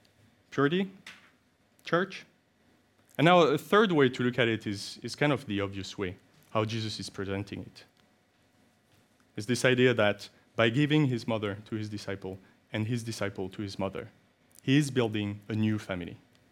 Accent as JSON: {"language": "English", "country": "France", "said": "I come from Western Europe. I come from France."}